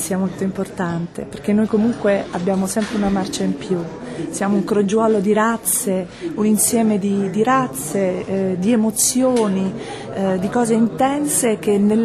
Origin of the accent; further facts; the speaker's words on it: Apulia, Italy; now in Rome, Italy; io vivo a Roma da diversi anni, però sono salentina, mio papà è nato a Gallipoli, mia mamma è nata a Lecce, tutti i miei parenti sono disseminati nel tacco d'Italia